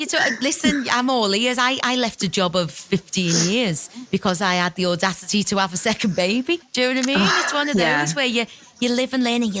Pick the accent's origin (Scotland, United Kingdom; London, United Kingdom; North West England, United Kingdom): North West England, United Kingdom; Liverpool; accent: Scouse; It was written in my accent, so obviously I could really warm to the characters. You know, all the name, the places, the localisms that you put in there. For the likes of us Scouse girls, us ladies of Liverpool, it was just a joy